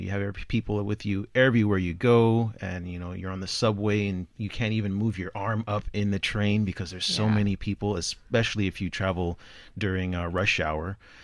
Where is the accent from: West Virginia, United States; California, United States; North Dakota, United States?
California, United States; I'm from California, and we really don't have a subway system at all.